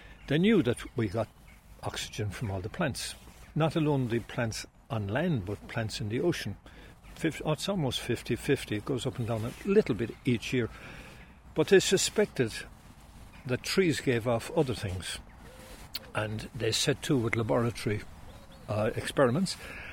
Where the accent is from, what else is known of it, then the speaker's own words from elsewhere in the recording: Tralee, Munster, Ireland; we were fortunate growing up in Tralee that we had the town park here.